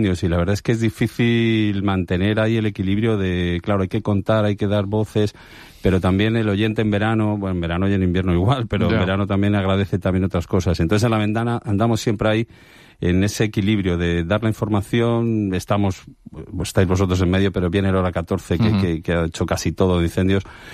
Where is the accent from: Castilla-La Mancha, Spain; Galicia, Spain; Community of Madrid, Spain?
Community of Madrid, Spain; Madrid; yo soy de Madrid, pero es que mi padre era de Miguel Esteban, un pueblo de Toledo